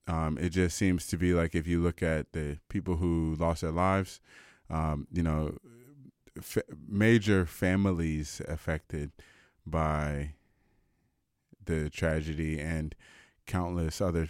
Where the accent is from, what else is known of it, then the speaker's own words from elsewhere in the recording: United States; me as an American trying to put together like, what does it all mean for me, and what does it mean for, you know, for Canada?